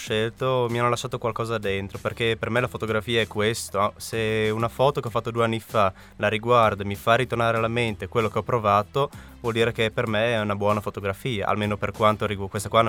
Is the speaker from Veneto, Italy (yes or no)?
no; Paluzza, Friuli-Venezia Giulia, Italy; Di Paluzza.